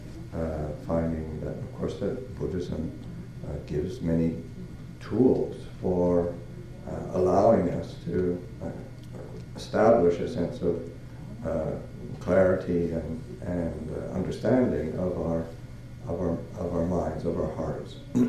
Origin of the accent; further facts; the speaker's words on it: Manitoba, Canada; I grew up in Nepal, Manitoba. So it's a long way away.